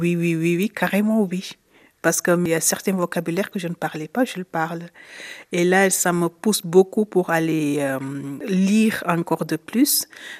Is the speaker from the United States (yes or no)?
no; Italy; French is a second language; now in Switzerland; je viens d'Italie, je me suis installée ici en Suisse, ça fait maintenant 4 ans.